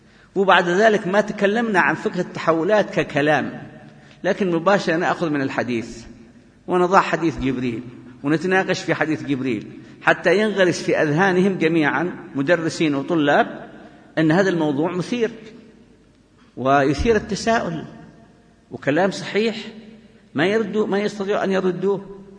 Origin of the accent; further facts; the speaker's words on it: Yemen; ونحن بلدنا اليمن، أنتم خاصة الشباب ربما لا تدركون